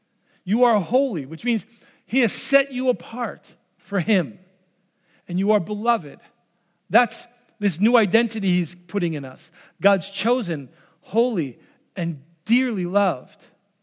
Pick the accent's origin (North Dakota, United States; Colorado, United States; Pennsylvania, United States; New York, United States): New York, United States; Look, I'm still a New Yorker. I'm still a middle-aged white guy. I'm still Swedish and Norwegian and whatever else I am, right?